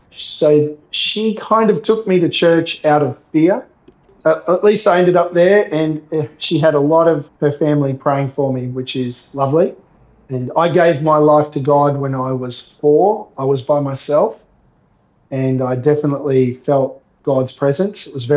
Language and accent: English; Brisbane, Queensland, Australia; Then most of my childhood was Nudgee Beach, which is a really cool place to grow up, like a small country town in the city with a beach, mangroves, and always been a Northsider.